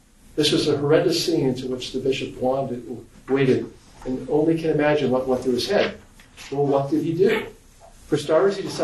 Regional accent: Ireland; born there; and I was born in Ireland

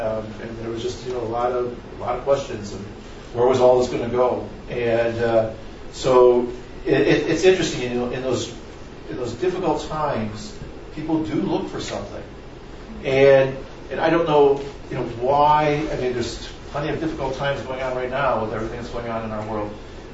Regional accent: Wisconsin, United States; but I'm from Wisconsin. My whole family, I'm the oldest of eight. My family lives in Wisconsin, or all my brothers and sisters do.

